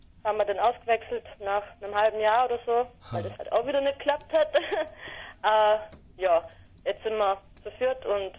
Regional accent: Vorarlberg, Austria; Wir kommen aus Vorarlberg, also ein bisschen verstreut.

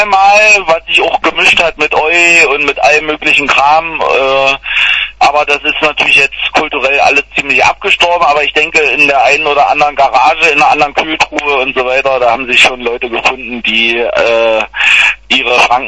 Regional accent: Brandenburg, Germany; Ich bin eigentlich Brandenburger, ja

